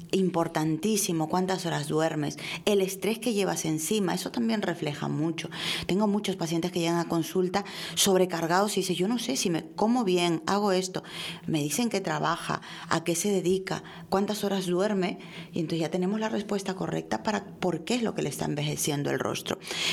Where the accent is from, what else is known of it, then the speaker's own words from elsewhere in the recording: Peru; Yo soy latina, soy peruana y mi piel es morenita